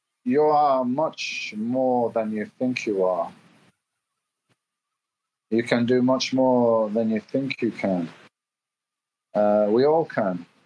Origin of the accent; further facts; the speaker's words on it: England, United Kingdom; now in Spain; And yeah, I used to burn because I'm from England. I wasn't used to the sun. And in England, my diet was probably quite low in antioxidants. I came to Spain.